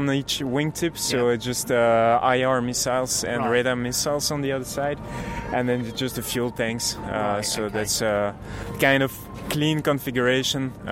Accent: Belgium; I come from Belgium

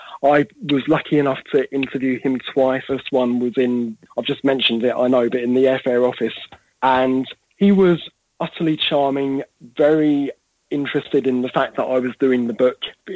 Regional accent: Bromley, London, United Kingdom; this is where I grew up. I was born and raised in Bromley, which is just down the road.

